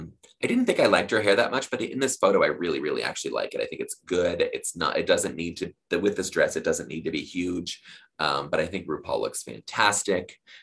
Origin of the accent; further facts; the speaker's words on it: United States; I'm going to call her Scone because I'm from the United States